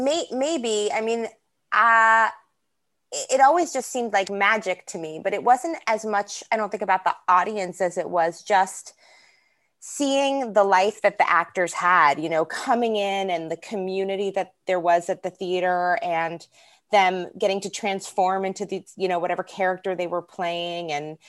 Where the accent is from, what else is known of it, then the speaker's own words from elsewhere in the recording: Manhattan, New York, United States; now in Los Angeles, United States; Born and raised in Manhattan, and then I've lived in LA now for long enough that I probably can't still claim to be like a New Yorker, but I am, and I'll never let it go.